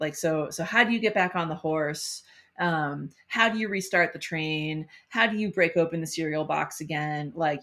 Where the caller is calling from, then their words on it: Denver, Colorado, United States; on Cheyenne, Ute, and Arapaho land in the sunny Front Range of the Rocky Mountains in Denver, Colorado.